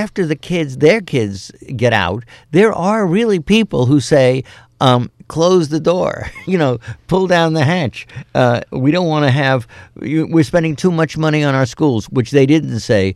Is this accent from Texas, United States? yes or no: no; Great Barrington, Massachusetts, United States; going back to my hometown, which has not done this yet, in Great Barrington, we spent millions of dollars on our library.